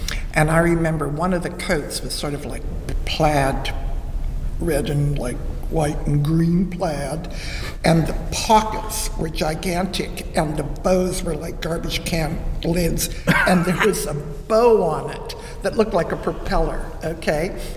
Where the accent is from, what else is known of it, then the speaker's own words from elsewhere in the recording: Grafton, Pennsylvania, United States; I was born in Grafton, PA, which is a suburb of Blacklick, PA, which is near Indiana, PA. But Grafton doesn't exist anymore.